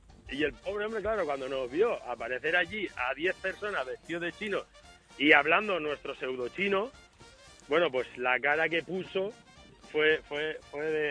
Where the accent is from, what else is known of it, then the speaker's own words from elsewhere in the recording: Valencian Community, Spain; yo soy fallero, somos valencianos, soy valenciano, somos falleros...